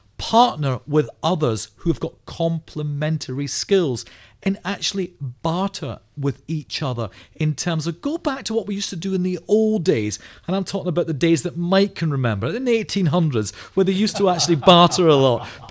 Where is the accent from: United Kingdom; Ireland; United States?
United Kingdom; Scotland; I'm from Scotland originally, but love living here.